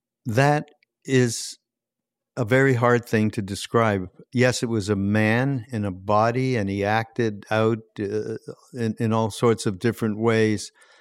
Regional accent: Montreal, Quebec, Canada; born or raised there

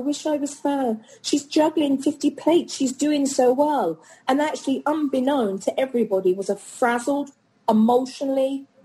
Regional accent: United Kingdom; So as a Brit, I really stood back and I'm like, how is this being seen as Republican?

